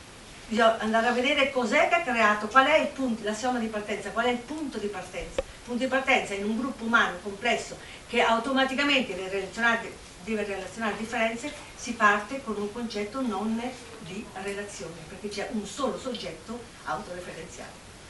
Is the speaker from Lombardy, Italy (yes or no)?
yes; Milan, Lombardy, Italy; No, no, io vengo da Milano, da Milano Cermenate, Vesticino.